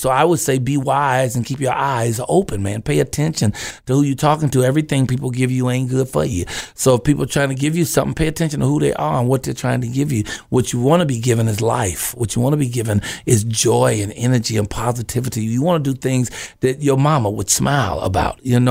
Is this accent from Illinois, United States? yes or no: yes; Chicago, Illinois, United States; Now, I am from Chicago, though, Southside.